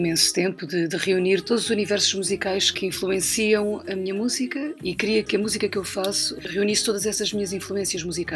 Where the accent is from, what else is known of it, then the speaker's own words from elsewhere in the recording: Santarém, Portugal; born there; e por isso é que eu nasci no Ribatejo